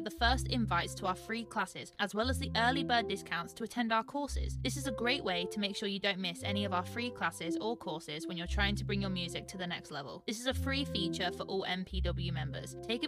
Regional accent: Leicester, East Midlands, United Kingdom; I'm from Leicester in the United Kingdom

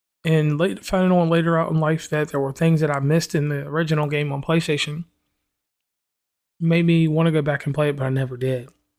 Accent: West Virginia, United States; So once again … from West Virginia and Commonplace.

